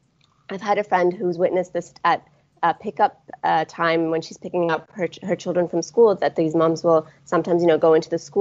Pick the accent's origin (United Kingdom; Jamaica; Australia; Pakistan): Pakistan; English is a second language; I'm originally from Pakistan